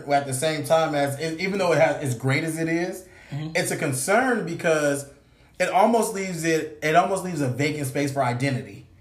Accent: California, United States; So, I'm from California, right?

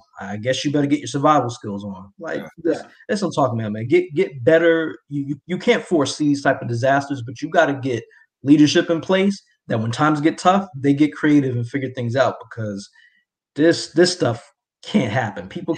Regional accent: Florida, United States; also born or lived in New York; I was raised in New York. I was born in New York, but I was really raised in Florida.

